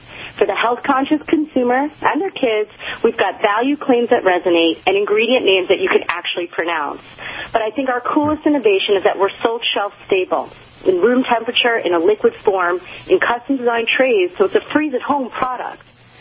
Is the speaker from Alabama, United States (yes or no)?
no; New York City, New York, United States; I'm actually from New York City.